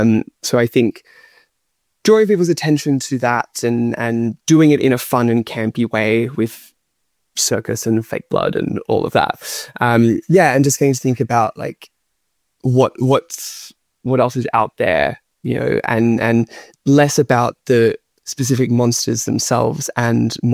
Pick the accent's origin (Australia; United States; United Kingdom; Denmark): Australia; I wanted to make this a very Australian story because that's important to me as an Australian artist, and I wanted to celebrate Australian culture.